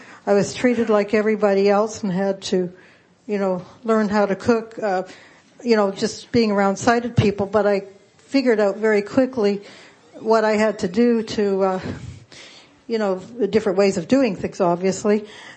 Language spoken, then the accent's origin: English; Vancouver, British Columbia, Canada; I'm from Vancouver, BC